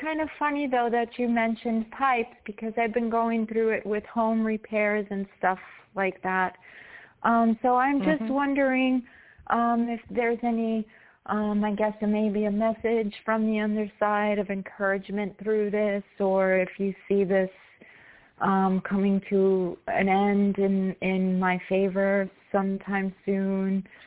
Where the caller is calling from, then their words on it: New York, United States; I'm in New York.